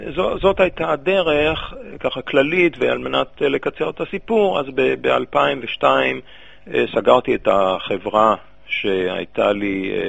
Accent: Jerusalem, Jerusalem District, Israel; אני ירושלמי.

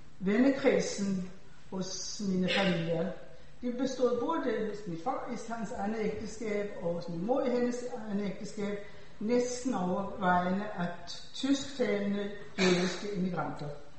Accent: Sweden; på trods af at jeg er opvokset i Sverige

